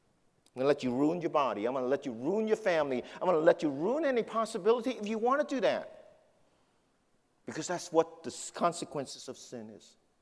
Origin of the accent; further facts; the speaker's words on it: New York City, New York, United States; But I grew up in the heart of New York City. I grew up in Manhattan.